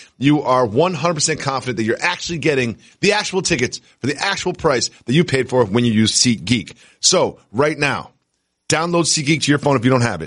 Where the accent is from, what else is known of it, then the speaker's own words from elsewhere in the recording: Amherst, Massachusetts, United States; I grew up in Amherst, Massachusetts. Growing up, the Red Sox were always on my television.